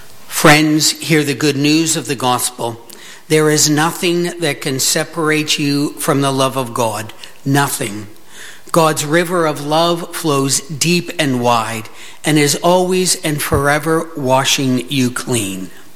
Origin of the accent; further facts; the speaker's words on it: Windsor, Ontario, Canada; there's a few other people from Windsor here. You heard a little, you know, yes. I being one of them. I grew up in Windsor.